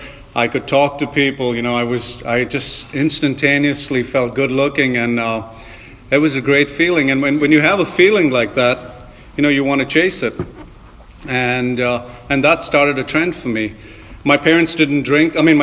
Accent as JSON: {"language": "English", "town": "Mumbai", "region": "Maharashtra", "country": "India", "tie": "born or raised there", "said": "But I grew up in Bombay. I grew up a mile from the Arabian Sea. You know, it was a really nice area, right on that coast, right on the coast there, is the big film industry."}